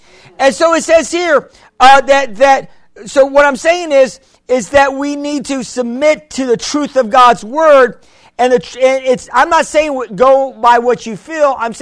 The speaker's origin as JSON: {"language": "English", "country": "United States", "said": "And I said, I'm American. I speak no Spanish."}